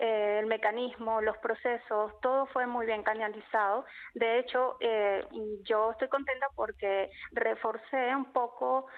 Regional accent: Venezuela; moved away as an adult; yo recientemente, el mes pasado, cumplí un año aquí en el país. Los primeros 6 meses, de verdad, fue un choque, ¿no?, porque vengo de Venezuela y hemos tenido que dar un cambio muy fuerte. Primera vez que visito este país.

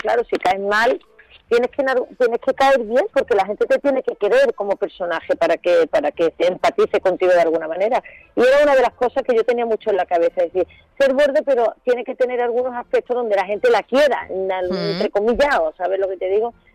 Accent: Seville, Andalusia, Spain; moved away; also born or lived in London / Santander / Barcelona; yo estaba perdiendo mi acento, y claro, y no me iba dando cuenta, y entonces hubo un momento que en mi propia ciudad, en Sevilla, me dice uno, oye, ¿tú de dónde eres?

